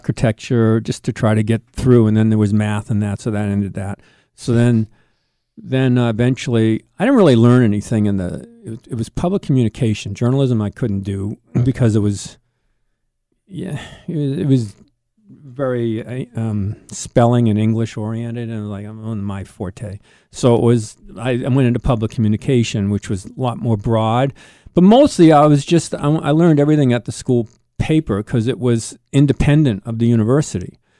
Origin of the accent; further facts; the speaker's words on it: Boston, Massachusetts, United States; I was born in Boston, yes. Boston, Massachusetts. It's a city on the East Coast.